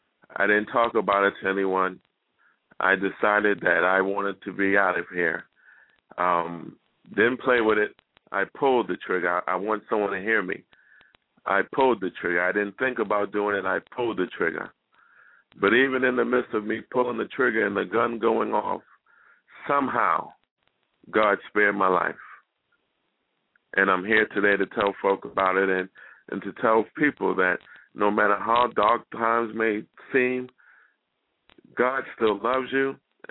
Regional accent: New York, United States; now in Atlanta, United States; I am a native from the Bronx, New York, currently living in Atlanta, Georgia.

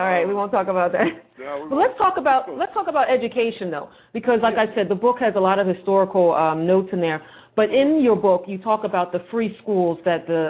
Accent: Philadelphia, Pennsylvania, United States; Mr. Fuller's from Philadelphia, I'm from Philadelphia.

